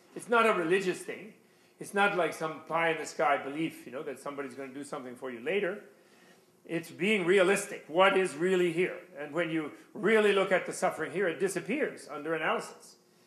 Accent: New York City, New York, United States; I'm a New Yorker, Hiroshi. I was born here.

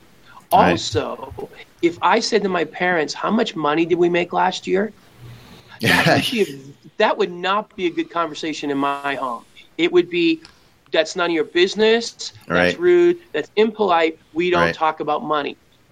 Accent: Boston, Massachusetts, United States; I grew up in Boston.

